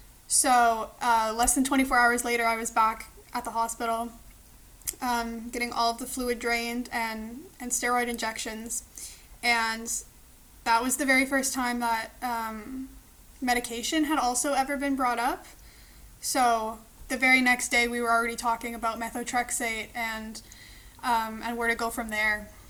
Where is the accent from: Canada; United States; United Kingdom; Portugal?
Canada; British Columbia; I am from Canada. I'm from British Columbia, but I'm currently living in Toronto, Ontario for university.